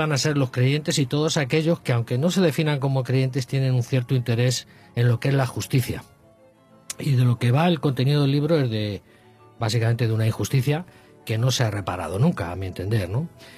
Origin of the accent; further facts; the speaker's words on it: Spain; Pues mira, soy un ciudadano español